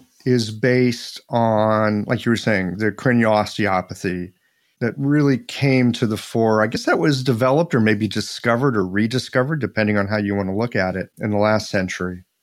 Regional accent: Midwest, United States; I mean, I'm this guy from the Midwest.

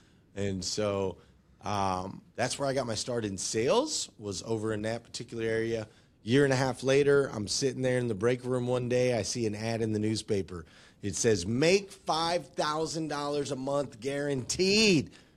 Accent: Flagstaff, Arizona, United States; Yeah, so I grew up in Flagstaff, Arizona.

